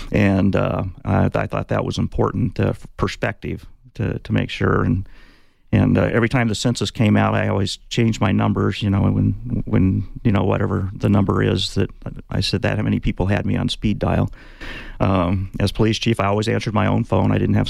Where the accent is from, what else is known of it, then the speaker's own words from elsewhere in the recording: Coolidge, Arizona, United States; now in Tucson, United States; Actually, I grew up in Coolidge.